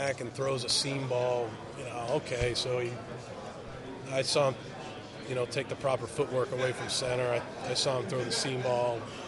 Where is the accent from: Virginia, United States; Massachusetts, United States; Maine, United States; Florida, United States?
Massachusetts, United States; Boston; I'm from Boston, so I understand that.